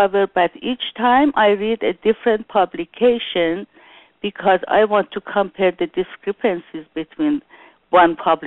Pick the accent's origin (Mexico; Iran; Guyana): Iran; when I was in Iran, and I grew up in Iran, all I knew was Islam.